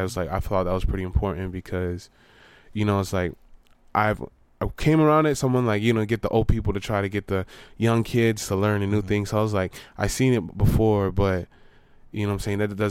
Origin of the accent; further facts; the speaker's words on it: Detroit, Michigan, United States; I'm from the Southwest Detroit community, Turtle Clan.